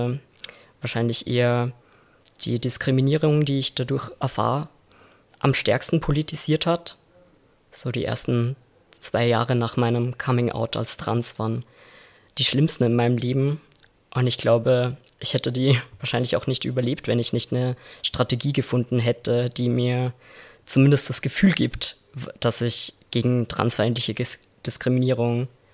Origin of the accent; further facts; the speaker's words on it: Laakirchen, Upper Austria, Austria; Ich komme ursprünglich aus Lackirchen in Oberösterreich.